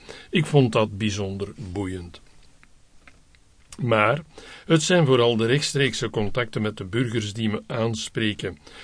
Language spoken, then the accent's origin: Dutch; Brussels-Capital Region, Belgium; born there; now in Sint-Agatha-Berchem, Belgium; Ik ben 51 en geboren in het Brussels hoofdstedelijk gewest. Ik bracht een deel van mijn jeugd door op het platteland. Zowat 9 jaar geleden kwam ik terecht in Sint-Agatha-Berchem.